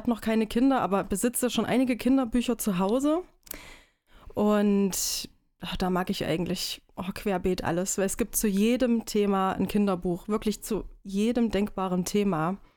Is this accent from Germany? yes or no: yes; Erfurt, Thuringia, Germany; Ich bin eine Erfurter Puffbohne, bin hier geboren und aufgewachsen